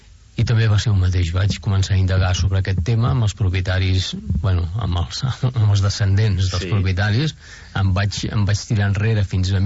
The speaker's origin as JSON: {"language": "Catalan", "town": "Badalona", "region": "Catalonia", "country": "Spain", "lives_now": "Calella, Spain", "said": "Bueno, soc de Badalona."}